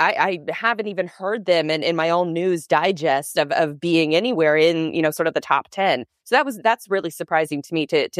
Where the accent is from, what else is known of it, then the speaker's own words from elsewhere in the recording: United States; as an American